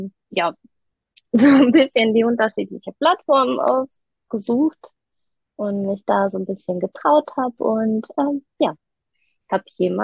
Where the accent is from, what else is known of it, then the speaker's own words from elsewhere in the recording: Düsseldorf, North Rhine-Westphalia, Germany; Ich komme aus Düsseldorf und bin 33 Jahre alt.